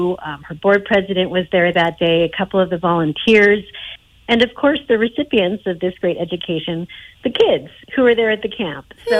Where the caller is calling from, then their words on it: Oakland, California, United States; I'm calling from a very cold Oakland, California.